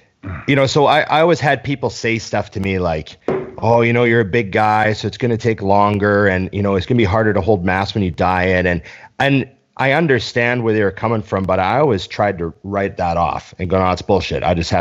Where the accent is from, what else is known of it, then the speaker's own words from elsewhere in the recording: Canada; I know, I'm Canadian.